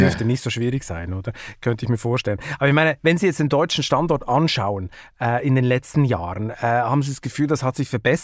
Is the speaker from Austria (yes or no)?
no; Switzerland; besser, sagt natürlich der Schweizer.